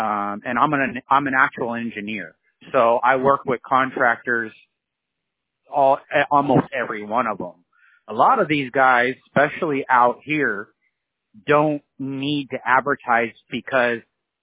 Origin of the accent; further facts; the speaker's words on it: California, United States; now in Alabama, United States; I'm that guy from California that came to Alabama